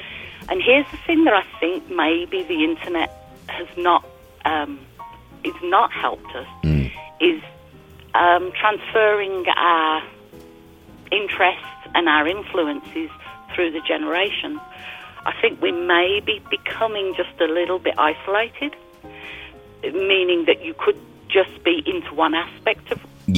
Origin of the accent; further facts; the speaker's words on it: England, United Kingdom; But I went back to England for a visit. I'm obviously from England.